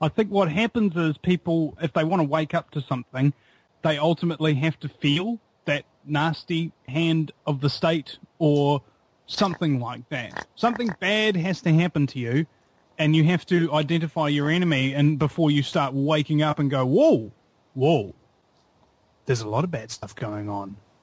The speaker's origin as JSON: {"language": "English", "country": "New Zealand", "said": "And as a New Zealander, I don't know whether or not people actually give a flying F about what happens down here"}